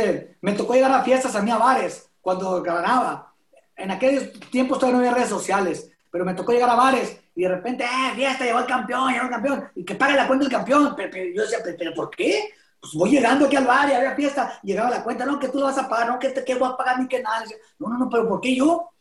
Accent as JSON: {"language": "Spanish", "town": "Los Mochis", "region": "Sinaloa", "country": "Mexico", "tie": "born or raised there", "said": "Me pasaron por la calle principal de mi pueblo, aquí en Los Mochis, por la calle principal, una limusina."}